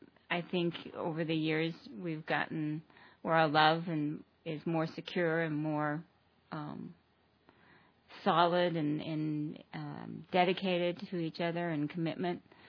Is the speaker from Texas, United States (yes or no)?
no; Ohio, United States; I grew up in Ohio in the Methodist Church.